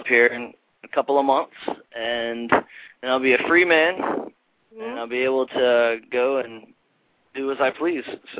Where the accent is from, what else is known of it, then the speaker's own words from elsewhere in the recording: West Virginia, United States; born there; And I was born in West Virginia, so obviously country music was around constantly.